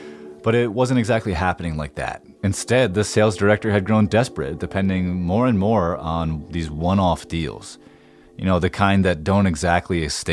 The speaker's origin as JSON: {"language": "English", "region": "New Jersey", "country": "United States", "said": "That causes serious rubbernecking, and we're from New Jersey."}